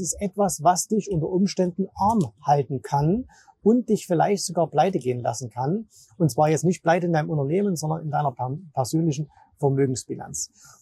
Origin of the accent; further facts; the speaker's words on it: Zwickau, Saxony, Germany; Du weißt vielleicht, meine Heimatstadt ist Zwickau.